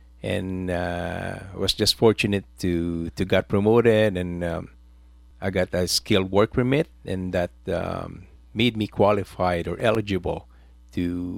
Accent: Manila, Metro Manila, Philippines; now in Canada; I originally came from the Philippines, and I grew up in Manila.

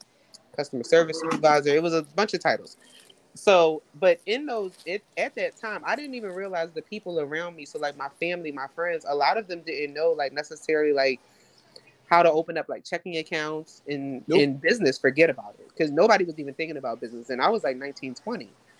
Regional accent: Philadelphia, Pennsylvania, United States; So, I grew up in Philadelphia. I live in Philadelphia.

